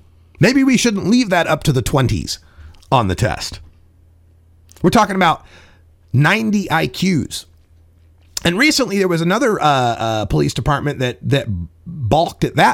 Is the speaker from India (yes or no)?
no; Portland, Oregon, United States; Like I said … from Legal Potland, Oregon.